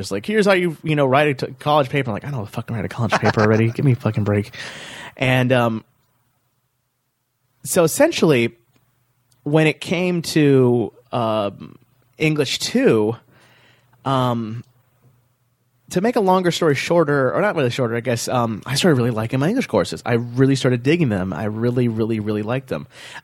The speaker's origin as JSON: {"language": "English", "town": "Flint", "region": "Michigan", "country": "United States", "tie": "born there", "said": "But yeah, I was born in Flint."}